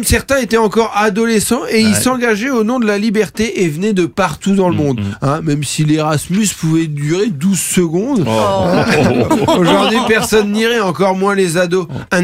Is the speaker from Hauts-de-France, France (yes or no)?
no; Normandy, France; Quand on vient de Normandie, on a une relation particulière avec l'événement.